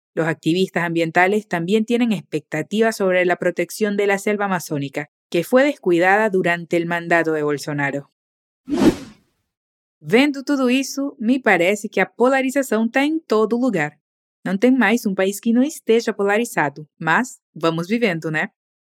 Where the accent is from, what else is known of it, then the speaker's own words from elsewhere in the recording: Venezuela; tu profe venezolana de español